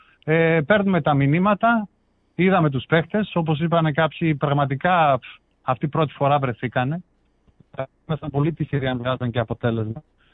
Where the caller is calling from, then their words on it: Kalamaria, Central Macedonia, Greece; είμαι εδώ από Καλαμαριά, πρώην Μανχάιμ.